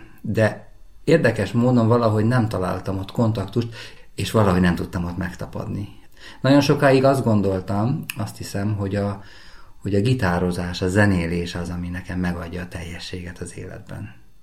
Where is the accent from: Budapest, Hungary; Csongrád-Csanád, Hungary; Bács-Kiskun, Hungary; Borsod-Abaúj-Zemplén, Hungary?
Budapest, Hungary; born there; now in Pécs, Hungary; Budapesten születtem, de jelenleg Pécsen élek a feleségemmel és a kis családommal együtt.